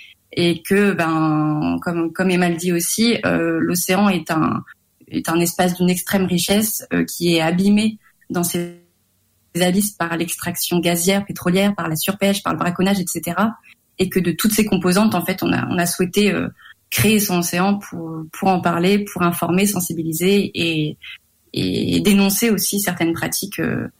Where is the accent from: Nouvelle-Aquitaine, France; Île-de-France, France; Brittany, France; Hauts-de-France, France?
Brittany, France; Brest; géographiquement, donc je viens de Brest, j'ai un peu cet ADN maritime et cette sensibilité depuis toute petite